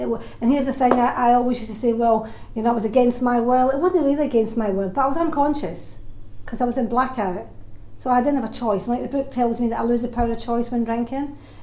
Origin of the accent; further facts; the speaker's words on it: Glasgow, Scotland, United Kingdom; I come from Glasgow. I suppose that's probably still obvious.